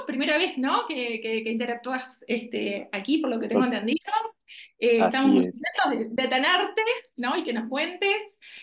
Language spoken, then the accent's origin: Spanish; Uruguay; esto lo digo yo como uruguaya, me encanta, es una belleza